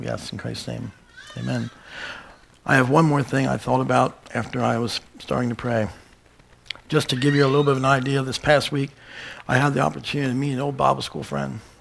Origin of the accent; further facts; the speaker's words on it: Lancaster County, Pennsylvania, United States; he's from York County, I'm from Lancaster County.